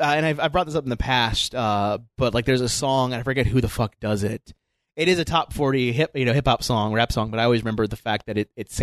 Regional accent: Michigan, United States; I grew up in Michigan.

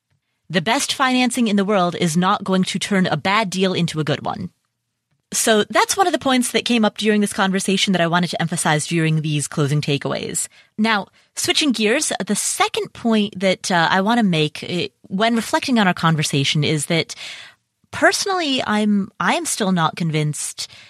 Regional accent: Cincinnati, Ohio, United States; was ranked as one of the worst schools in Cincinnati, Ohio, which, by the way, is my hometown.

